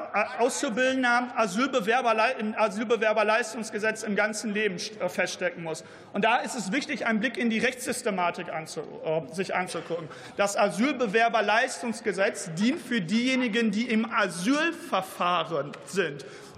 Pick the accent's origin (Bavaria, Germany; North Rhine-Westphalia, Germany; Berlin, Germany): North Rhine-Westphalia, Germany; Gucken wir aber mal in die Länder, zum Beispiel meine Heimat Nordrhein-Westfalen.